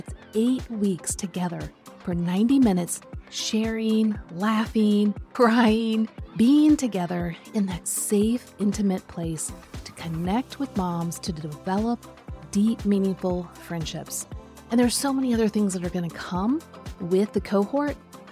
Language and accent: English; Kansas City, United States; also born or lived in Central Illinois; we used to live in Central Illinois, and I grew up in Kansas City.